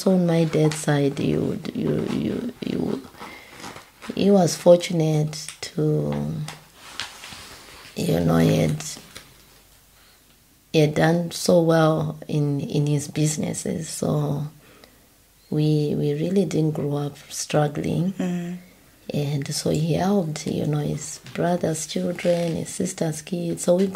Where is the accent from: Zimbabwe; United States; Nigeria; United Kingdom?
Zimbabwe; Glenora, Harare; I was born and raised in Zimbabwe, in Glenora, in a high-density area called Glenora. A family of five with my mother and father.